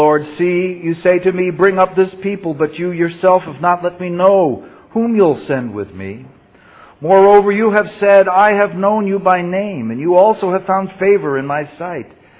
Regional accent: Northern Ireland, United Kingdom; In any case, I'm both Irish and Northern Irish, as you can see.

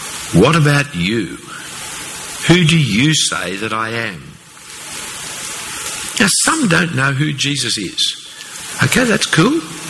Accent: United Kingdom; I mean, I'm a free man. I'm British.

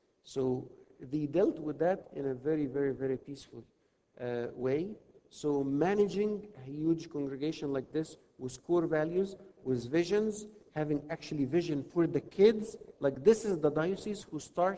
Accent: Beheira, Egypt; English is a second language; I was raised like the first 12 years of my life, I was raised in Bahira.

